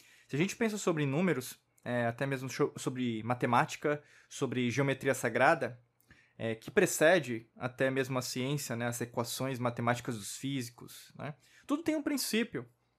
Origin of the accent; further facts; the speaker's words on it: Brazil; Eu sou brasileiro, nasci brasileiro nessa existência. Então basicamente eu tenho uma raiz latina.